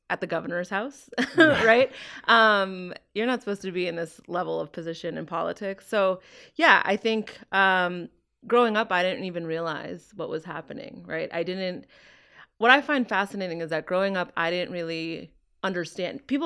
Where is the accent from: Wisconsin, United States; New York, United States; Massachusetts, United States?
Massachusetts, United States; Quincy; I was born in Boston, raised in Quincy, Massachusetts, in a very blue-collar Irish Catholic community.